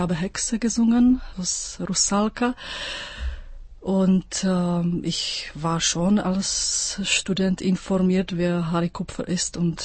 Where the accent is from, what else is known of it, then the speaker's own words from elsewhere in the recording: Czechia; dass ich als Tschechin eigentlich beide Hymnen singen sollte